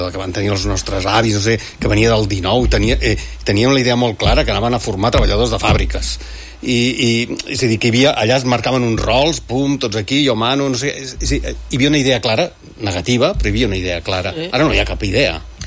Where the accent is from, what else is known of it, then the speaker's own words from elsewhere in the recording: Sallent, Catalonia, Spain; jo soc de Sallent